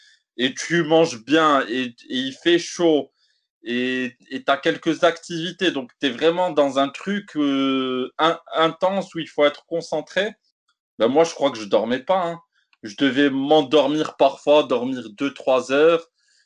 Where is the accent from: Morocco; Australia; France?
Morocco; je suis pas blanc, je suis comme vous, j'ai des origines noires, je suis marocain, maghrébin, africain